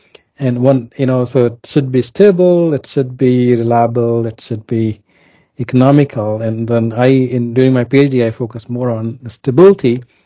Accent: Uttar Pradesh, India; moved away as an adult; now in United States; Yeah, so I was born in a small village at in India at in UP, Uttar Pradesh, and then I went to school there in multiple different city, but all in Uttar Pradesh, India.

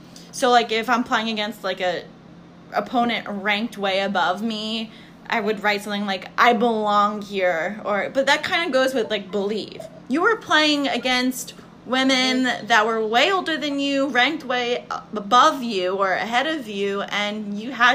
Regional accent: New York, United States; because I'm a New Yorker

